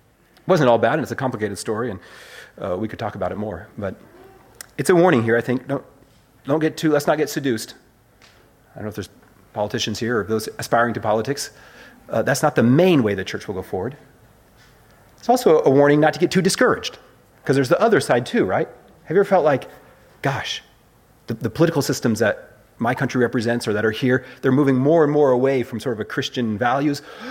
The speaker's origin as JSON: {"language": "English", "country": "United States", "tie": "born or raised there", "said": "I was a kid in the States, I grew up in the States"}